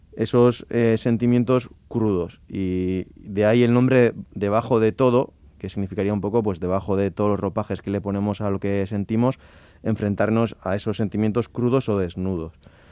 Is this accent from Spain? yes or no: yes; San Sebastián, Basque Country, Spain; somos de Donosti, o sea, somos de ciudad